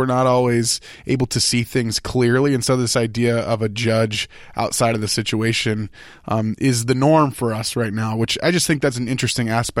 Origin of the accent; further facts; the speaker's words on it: Illinois, United States; but I grew up in Illinois, and my dad had some ties with the police there.